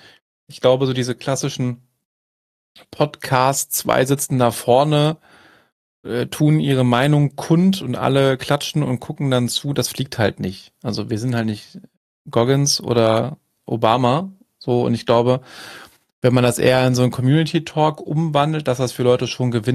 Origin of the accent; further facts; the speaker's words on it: Düsseldorf, North Rhine-Westphalia, Germany; Ich komme aus Düsseldorf.